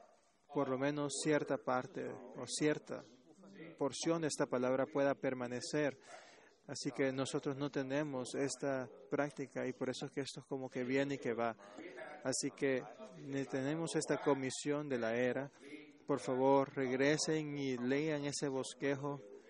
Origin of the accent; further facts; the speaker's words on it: China; Spanish is a second language; moved away as an adult; now in United States; Esto viene de un hombre que no es originalmente de América. Yo soy originalmente chino, vine del lejano oeste